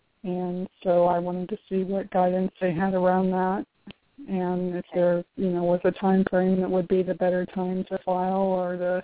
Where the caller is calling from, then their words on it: Florida, United States; I'm calling from Florida, and congratulations on your 100th show.